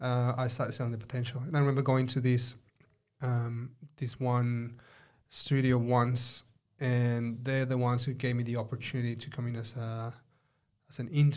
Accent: Mexico; so like you said, I come from Mexico, and I studied my degree back there.

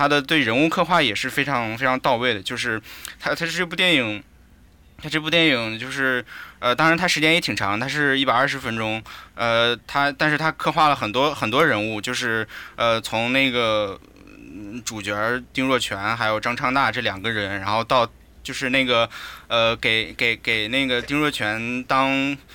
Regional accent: China; 但是我们作为中国人看起来就是除了它里面说的它的语言是我们听不懂以外

